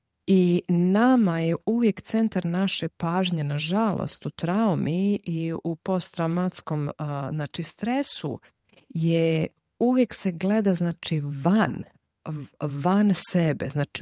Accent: Croatia; ja sam Srpkinja iz Hrvatske

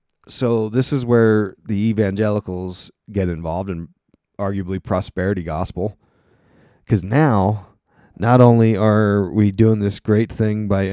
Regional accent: United States; growing up in America, we think, because we're supporting them all the time.

